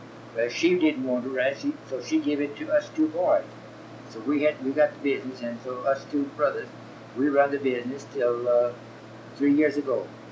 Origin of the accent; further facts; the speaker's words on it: Texas, United States; now in Bishop, United States; Well, we came in from West Texas, poor as anybody could be. We had to borrow money to get here.